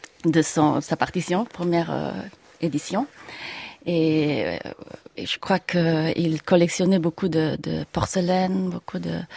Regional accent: France; j'ai grandi en France et j'ai fait mes études ici au Conservatoire supérieur de Paris.

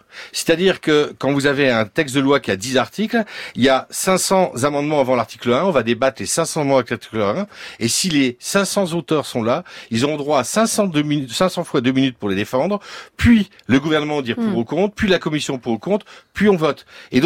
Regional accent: Réunion; Je suis de la Réunion, okay.

